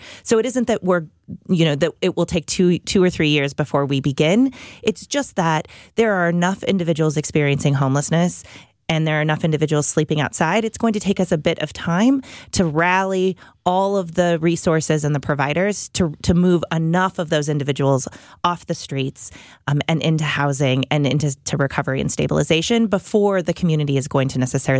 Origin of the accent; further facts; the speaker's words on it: Houston, Texas, United States; Yeah, so I hail from Houston